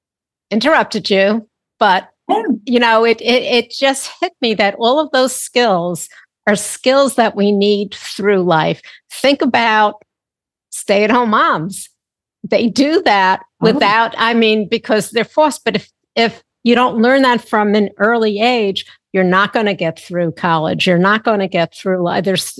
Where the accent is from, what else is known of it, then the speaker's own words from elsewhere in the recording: New York, United States; I mean, I grew up in Long Island. Everyone was supposed to go to college.